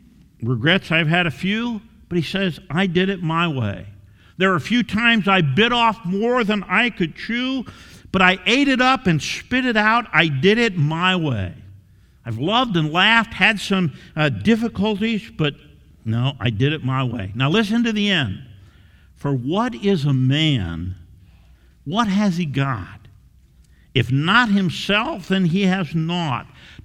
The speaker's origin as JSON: {"language": "English", "region": "New York", "country": "United States", "tie": "born or raised there", "said": "I grew up in the Triple Cities in New York where IBM started."}